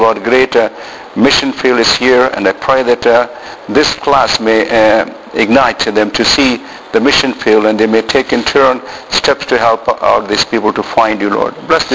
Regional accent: Hyderabad, Telangana, India; I come from South India. This is my city, Hyderabad.

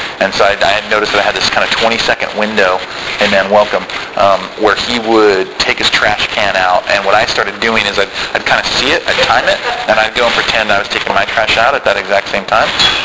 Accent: Sacramento, California, United States; I've been in the Bay Area for 12 years, born and raised in Sacramento, then did my college years a little bit in Washington, but then down in Santa Barbara.

